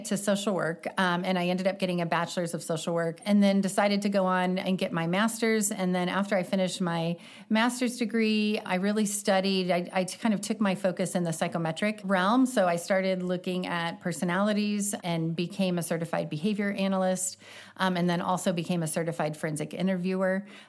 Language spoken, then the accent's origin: English; Rolla, Missouri, United States; Yeah, so I grew up in Rolla, Missouri, so small town.